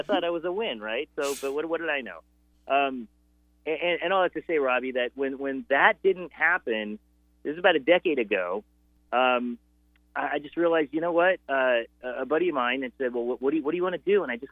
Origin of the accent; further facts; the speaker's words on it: Los Angeles, California, United States; So like Paul, I grew up in Los Angeles and pursued the film business from a pretty young age